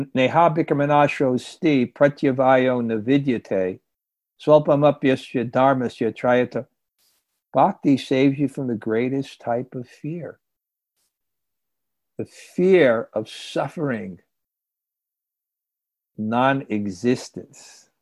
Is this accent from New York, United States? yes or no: yes; New York City, New York, United States; Growing up in New York City, my conditioning, he would call an alien. I never went camping.